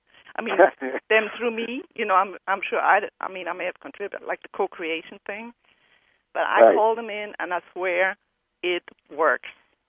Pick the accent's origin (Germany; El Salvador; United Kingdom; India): Germany; moved away as an adult; now in Baton Rouge, United States; Yes, I'm originally from Germany. But I've been here for over 30 years.